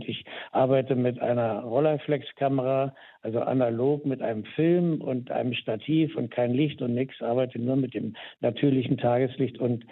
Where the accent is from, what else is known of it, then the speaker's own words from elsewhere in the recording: Berlin, Germany; Meine Eltern sind hier geboren. Mein Großvater hatte 1900 schon eine Bierkneipe in Berlin-Schöneberg. Also ich bin ein echter Berliner